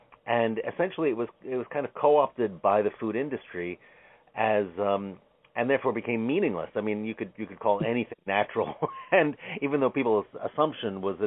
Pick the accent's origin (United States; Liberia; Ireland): United States; New Jersey; Yeah, it was about, I don't know, half an hour from New Brunswick. I grew up in Monmouth County.